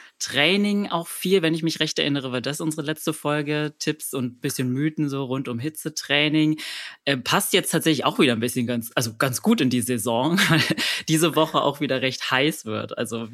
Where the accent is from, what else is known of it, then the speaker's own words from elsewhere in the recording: Berlin, Germany; also born or lived in Brandenburg / Bavaria; ich bin ja Berliner. Das heißt, ich trainiere in der Stadt und im urbanen Umfeld. Ich habe tatsächlich aber in meinem Leben auch schon mal in anderen Teilen Deutschlands gelebt, also darunter in Vororten von Brandenburg und von Bayern